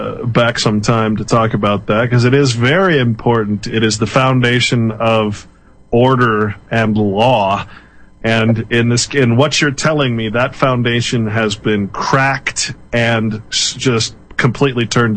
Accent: Sacramento, California, United States; I grew up in Sacramento.

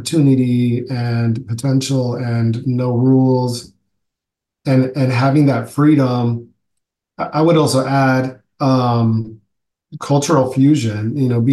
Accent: Los Angeles, California, United States; I grew up in the Silver Lake area.

